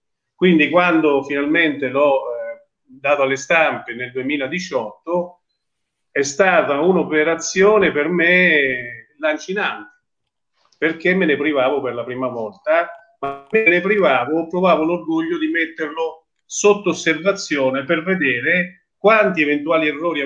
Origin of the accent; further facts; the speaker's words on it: Spello, Umbria, Italy; now in Terni, Italy; io vengo da Terni e da Spello, sono originario di Spello, risiedo a Terni, quindi sono umbro a tutti gli effetti.